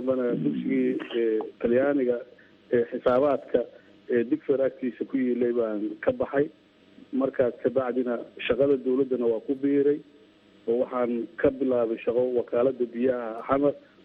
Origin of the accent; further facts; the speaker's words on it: Middle Shabelle, Somalia; also born or lived in Mogadishu; waxaan ku dhashay meel u dhow magaalada Mahabay ee ka tirsan gobolka Shabeellada Dhexe waxbarashadii meesha aan ku soo bilaabay gobolka Shabeellada Dhexe